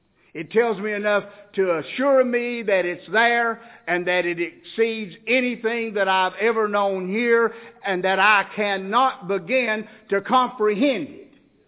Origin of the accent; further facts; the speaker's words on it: Appalachia, United States; now you got to remember, I grew up in the Appalachian Hills, and so maybe we had a few different expressions up there than the rest of the world.